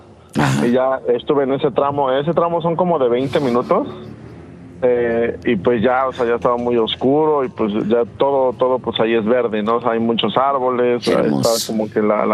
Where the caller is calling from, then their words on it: Mérida, Yucatán, Mexico; De Mérida, Yucatán.